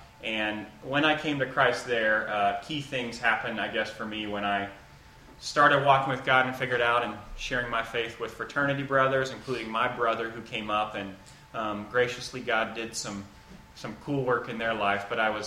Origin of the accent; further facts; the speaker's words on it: Kansas, United States; I grew up in Kansas in a church attending home.